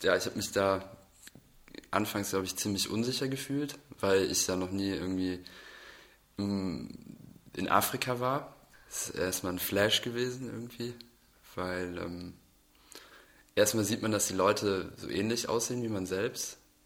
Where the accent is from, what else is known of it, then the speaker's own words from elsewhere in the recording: Cologne, North Rhine-Westphalia, Germany; da, wo ich aufgewachsen bin, also in Zollstock, da gab es zu der Zeit, glaube ich, was weiß ich, so in den 80ern oder so, wahrscheinlich noch nicht so viele dunkelhäutige Kinder.